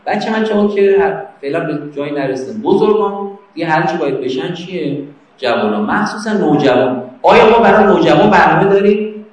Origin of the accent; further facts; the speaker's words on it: Qazvin, Iran; ما مال قزوین هستیم از قزوین اومدیم نمایشگاه